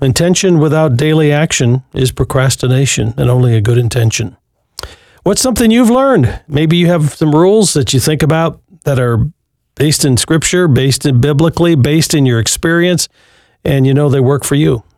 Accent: Michigan, United States; now in Arizona, United States; I grew up in West Michigan with 100 inches of snow every winter, and now I live in the sunshine of Arizona

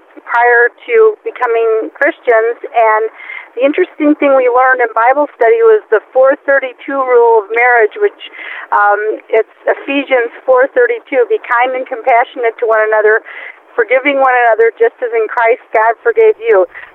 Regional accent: Missouri, United States; I'm from Missouri

